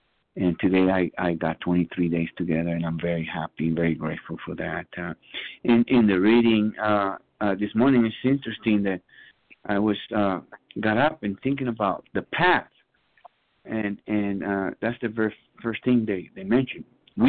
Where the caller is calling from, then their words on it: San Bernardino, California, United States; from California, San Bernardino, California.